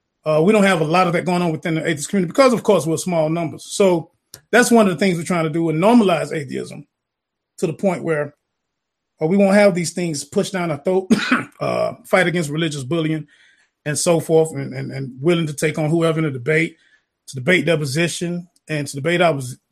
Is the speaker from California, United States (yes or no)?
yes; Los Angeles, California, United States; now in Atlanta, United States; We do Feed Hungry every month, once a month here in Atlanta, and I'm branching out to L.A., my hometown.